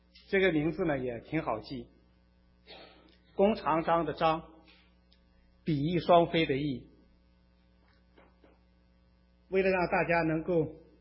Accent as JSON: {"language": "Chinese", "region": "Inner Mongolia", "country": "China", "tie": "born there", "lives_now": "Beijing, China", "said": "我出生在内蒙古，工作在北京，在北京工作呢有二十几年的时间。"}